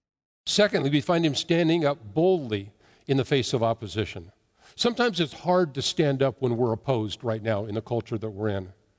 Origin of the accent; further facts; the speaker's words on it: United States; I don't know, as an American, I want more details.